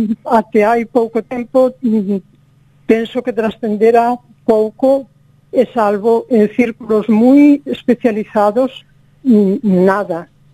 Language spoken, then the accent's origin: Galician; Galicia, Spain; Para min, que son galego falante de familiar